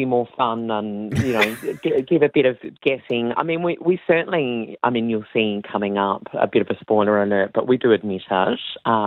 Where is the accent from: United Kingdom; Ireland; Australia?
Australia; Melbourne, Victoria; I'm from Melbourne